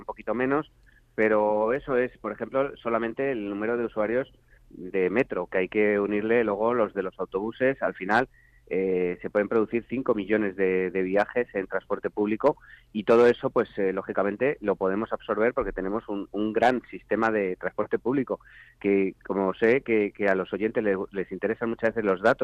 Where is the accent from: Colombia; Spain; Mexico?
Spain; Community of Madrid; no ya como consejero, sino lo estoy como madrileño.